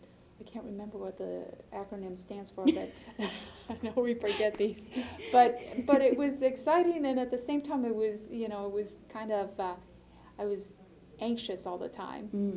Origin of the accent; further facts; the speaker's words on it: California, United States; also born or lived in Mexico; then we immigrated to California when I was starting elementary school.